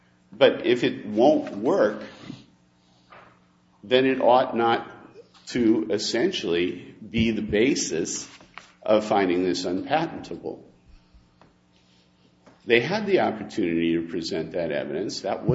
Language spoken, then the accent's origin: English; Minnesota, United States; I'm originally from Minnesota.